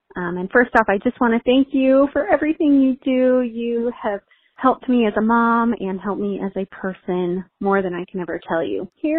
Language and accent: English; Denver, Colorado, United States; I'm from Denver, Colorado.